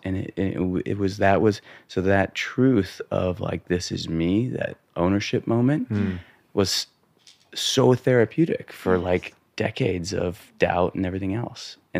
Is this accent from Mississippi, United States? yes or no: no; Montana, United States; so growing up in Montana, you know, boys' locker room, bringing the brown kid